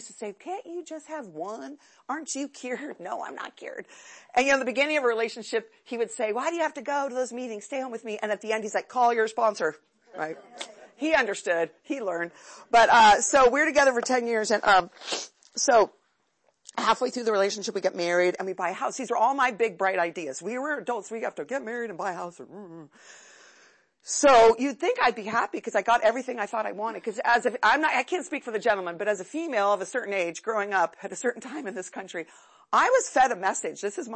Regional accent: California, United States; we grew up in Southern California with the surfers and the skaters

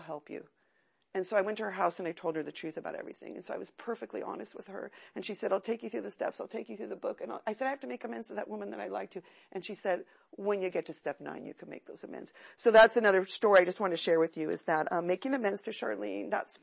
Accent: California, United States; we grew up in Southern California with the surfers and the skaters

